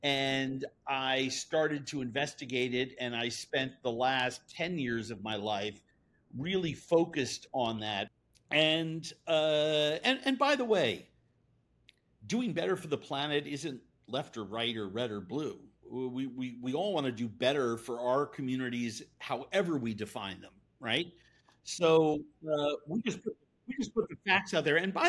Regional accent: East Coast, United States; I, as a little kid growing up on the East Coast, learned from my parents how the ocean systems work.

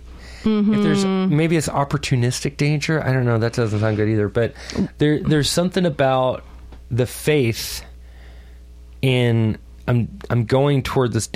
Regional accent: Indialantic, Florida, United States; This is in Indian Atlantic, Florida, which is near Melbourne

